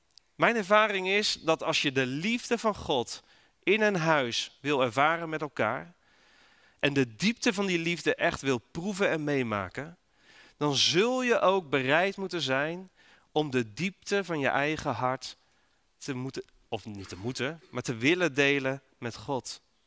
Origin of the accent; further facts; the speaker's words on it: Netherlands; En mag ik heel eerlijk zijn, daar zijn wij als Nederlanders niet zo goed in.